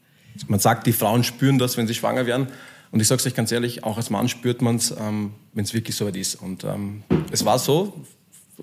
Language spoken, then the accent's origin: German; Graz, Styria, Austria; ich bin ja Grazer